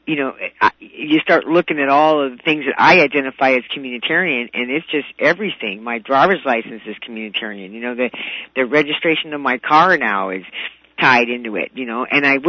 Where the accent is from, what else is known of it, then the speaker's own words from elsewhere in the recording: Wisconsin, United States; born there; I was born in Wisconsin, and my birth certificate in Wisconsin was with the Bureau of Vital Statistics.